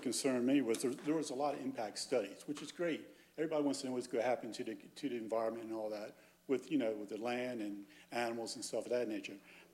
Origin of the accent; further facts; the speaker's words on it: Wilmington, Delaware, United States; I'm from Wilmington.